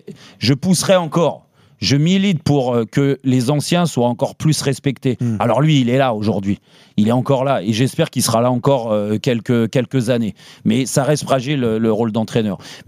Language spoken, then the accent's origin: French; Paris, Île-de-France, France; moi, en tant que Parisien